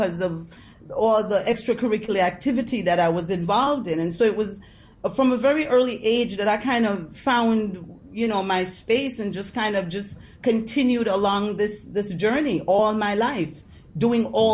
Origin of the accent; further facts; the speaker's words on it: Jamaica; As a child growing up in Jamaica, I was mentored by Miss Louise Bennett Coverley, Jamaica's first lady of I say, language.